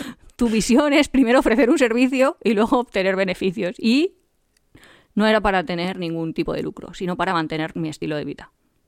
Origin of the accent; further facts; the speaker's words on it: Valencian Community, Spain; sabe que soy de la Comunidad Valenciana